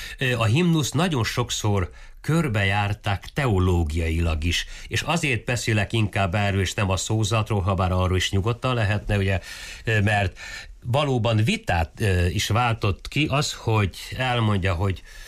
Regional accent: Póka, Mureș County, Romania; Pókában születtem és nőttem fel. A Marostól nem messze, a mezőség szélén egy olyan 7-800 lelkes tiszta magyar faluba, tehát én magyar nyelven tanultam

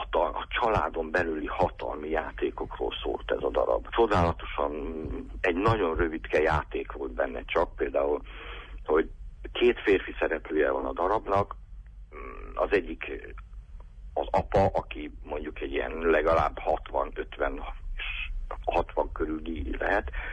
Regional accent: Oradea, Bihor, Romania; én nem vagyok erdélyi, tehát én Párciumi vagyok, nagyváradi vagyok

